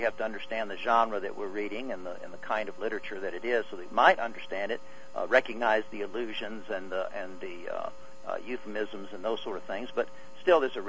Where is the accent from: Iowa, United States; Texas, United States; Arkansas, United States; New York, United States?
Arkansas, United States; Yes, born and raised in Arkansas.